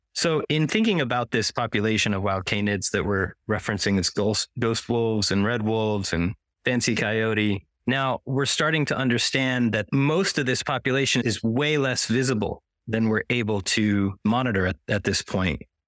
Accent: Houston, Texas, United States; I grew up there in Houston, so I know this landscape quite well.

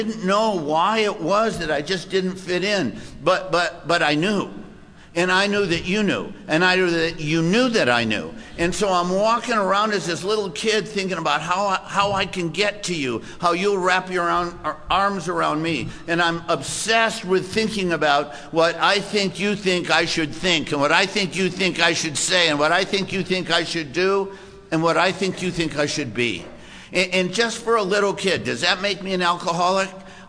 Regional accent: Kalamazoo, Michigan, United States; born there; now in Los Angeles, United States; My story starts in the place where I was born in Michigan, a little small town called Kalamazoo. And I was born into this Jewish family.

